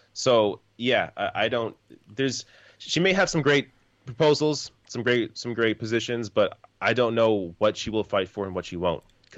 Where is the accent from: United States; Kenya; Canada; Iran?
Canada; I'm Canadian.